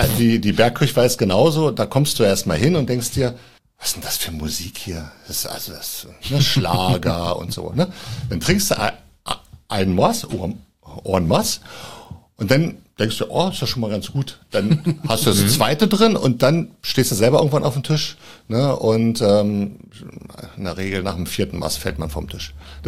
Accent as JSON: {"language": "German", "region": "Berlin", "country": "Germany", "tie": "born or raised there", "also_born_or_lived": "Potsdam", "lives_now": "Brandenburg an der Havel, Germany", "said": "Also gebürtig bin ich Potsdamer, bin dann irgendwann mal in Berlin aufgewachsen und wohne jetzt in Brandenburg an der Havel."}